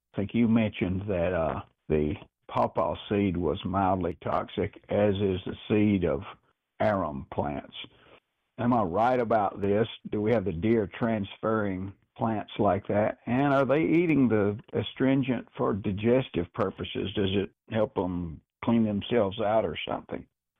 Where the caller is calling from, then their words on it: Normandy, Tennessee, United States; I'm calling you from Normandy, Tennessee.